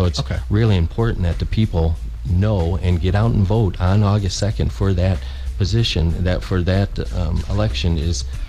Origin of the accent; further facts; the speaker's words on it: Detroit, Michigan, United States; now in Marquette, United States; I'm originally from Detroit area.